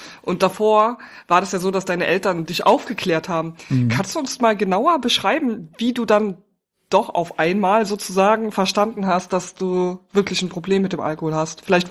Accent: Trier, Rhineland-Palatinate, Germany; now in Berlin, Germany; Ich komme aus Trier übrigens. Ich komme aus Trier und bin geflüchtet nach Berlin vor meiner Sucht.

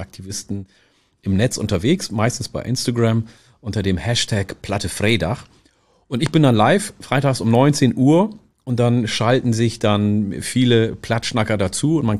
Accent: Hamburg, Germany; die Menschen sagen, Alter, man hört richtig, dass du aus Hamburg kommst. Ich komme nicht aus Hamburg, ich komme von St. Pauli, Alter.

